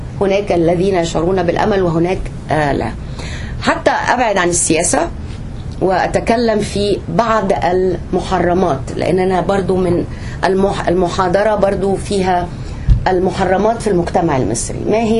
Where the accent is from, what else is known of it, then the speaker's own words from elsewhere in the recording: Egypt; أنا كمصرية أرى أن التغير لن يحدث قريبا